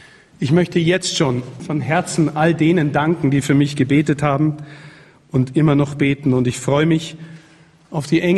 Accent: Regensburg, Bavaria, Germany; also born or lived in Amberg; Ich bin in Amberg in der Oberpfalz geboren und habe lange Zeit meiner Jugend und meines Studiums in Regensburg verbracht.

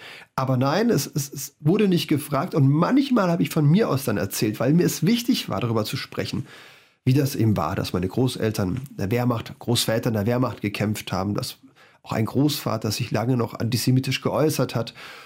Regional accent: Germany; ich wäre als Deutscher, wir haben darüber gesprochen, der Letzte, der jetzt den Menschen vor Ort zu sagen hat, wie man denn am besten was löst.

